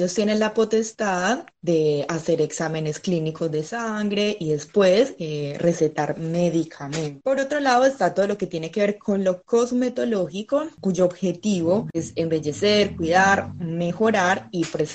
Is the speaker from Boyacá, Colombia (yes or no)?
no; Medellín, Antioquia, Colombia; now in Argentina; yo soy colombiana de Medellín, estoy en Argentina hace 7 años, ya por ahora me quedo acá